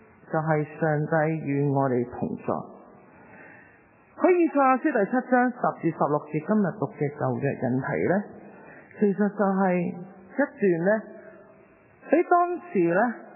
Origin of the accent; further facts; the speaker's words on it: China; 我哋中國人都好重視農曆新年